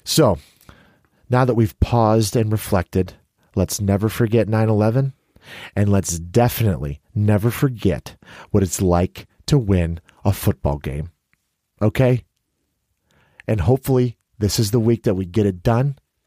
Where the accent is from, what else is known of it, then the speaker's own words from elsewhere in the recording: Chicago, Illinois, United States; And I'm from Chicago. I never didn't go to New York that often.